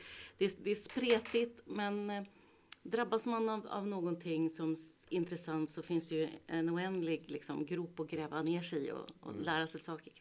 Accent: Stockholm, Stockholm County, Sweden; Och jag växte upp i Högdalen och den här platsen i Stockholm som på 70-talet var, upplevde jag från mitt perspektiv, oerhört öppen.

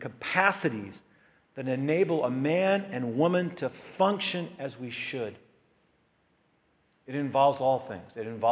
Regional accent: United States

